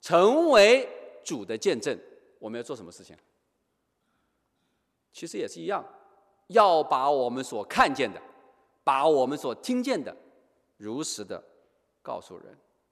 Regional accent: China; 我以前小时候是在中国农村长大的

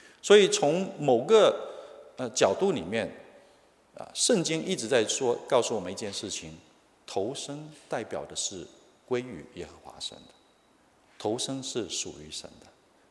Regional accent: China; 我们中国人说夫妇什么无前子

